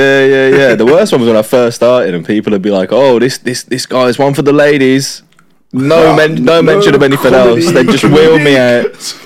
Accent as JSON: {"language": "English", "country": "United Kingdom", "said": "Yeah, but we're British."}